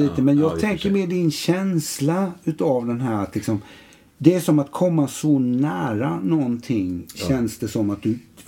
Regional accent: Jönköping County, Sweden; Så jag kommer ju ner från Jönköping, Eksjö, Nässjö och det är ju

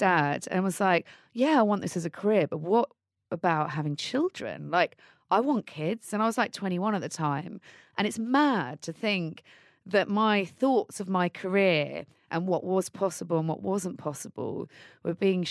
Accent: Leighton Buzzard, East of England, United Kingdom; also born or lived in Amsterdam, Netherlands; So I was born in Amsterdam, Holland, and Netherlands. And we moved to Leighton Buzzard. It went to this great little state school called Linslade Lower School. Lived in a little cul-de-sac nearby the school.

